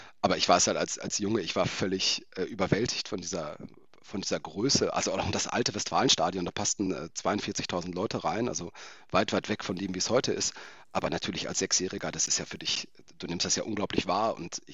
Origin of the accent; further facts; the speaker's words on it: Dortmund, North Rhine-Westphalia, Germany; Ich komme halt aus Dortmund oder aus der Umgebung